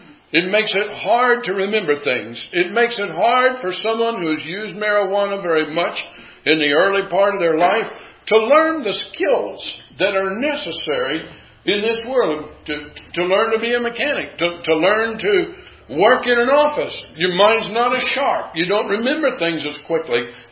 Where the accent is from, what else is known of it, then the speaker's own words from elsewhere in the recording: Iowa, United States; I grew up in Iowa.